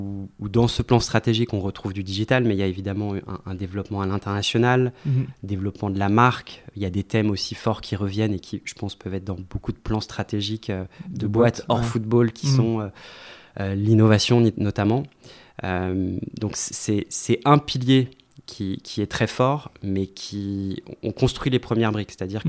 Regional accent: Paris, Île-de-France, France; j'ai grandi à Paris

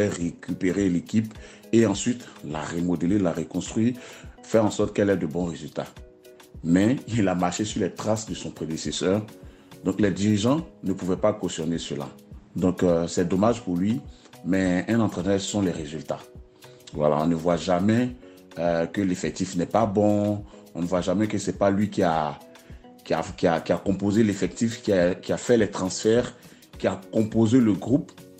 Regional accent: Côte d’Ivoire; ça nous fait un pincement au cœur en tant qu'Ivoirien

